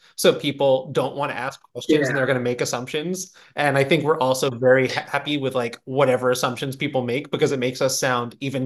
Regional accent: Brooklyn, New York, United States; I love that you said that, because I grew up in Brooklyn. So I remember the parks I used to go to when I was growing up.

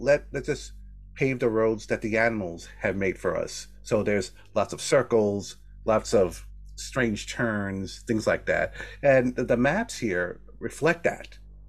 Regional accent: New York City, New York, United States; So I grew up in New York City, and if you've lived there, you know that the streets are like grids.

